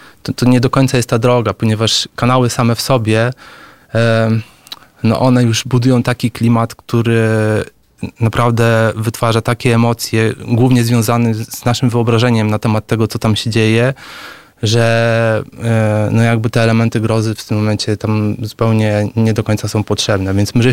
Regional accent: Warsaw, Masovian Voivodeship, Poland; ja jestem rodowitym warszawiakiem

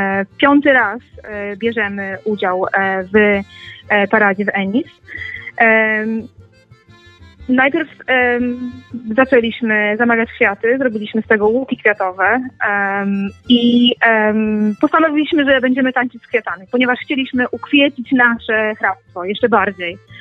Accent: Wrzawy, Subcarpathian Voivodeship, Poland; stroje pierwsze przyjechały z mojej rodzinnej wioski Wrzawy

